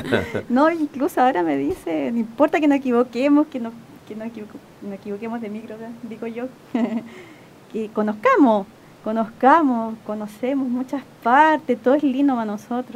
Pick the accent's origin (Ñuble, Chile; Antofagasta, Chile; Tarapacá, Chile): Tarapacá, Chile; Iquique; Yo soy iquiqueña. Mi esposo, mis hijas también son iquiqueños, pero mi familia es de Río Bueno.